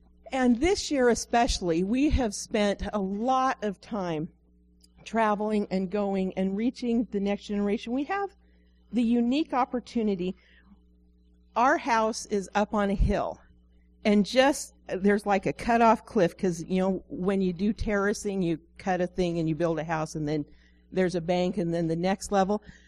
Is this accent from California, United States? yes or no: no; Drain, Oregon, United States; also born or lived in Roseburg; But we're really from Roseburg, and if you come have pizza, we can explain the whole mess to you. But we grew up in Drane and Yonkala and lived in Oregon our entire lives